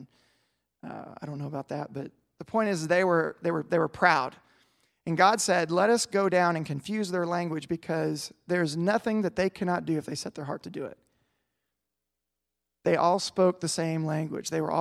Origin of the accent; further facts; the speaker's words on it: Houston, Texas, United States; We grew up in Houston where all the fences were the chain link cyclone metal fence